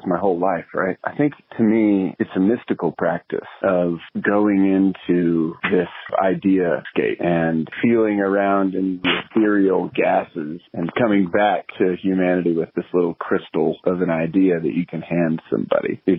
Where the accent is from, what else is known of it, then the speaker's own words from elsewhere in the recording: Texas, United States; When I grew up religious in Texas, my mother used to sing for our church